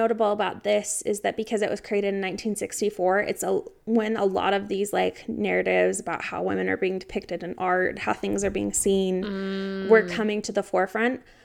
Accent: United States; I didn't learn French. I'm very American.

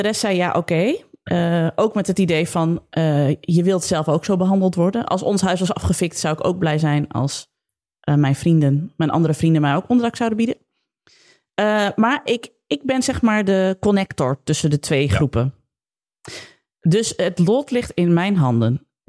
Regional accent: Zwolle, Overijssel, Netherlands; Maar dat komt omdat ik uit Zwolle kom. En daar zijn de mensen gewoon relaxed en oké.

